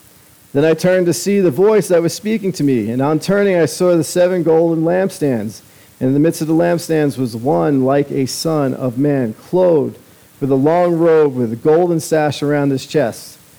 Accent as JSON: {"language": "English", "region": "New York", "country": "United States", "tie": "born or raised there", "said": "But I remember in the 80s, growing up in Long Island"}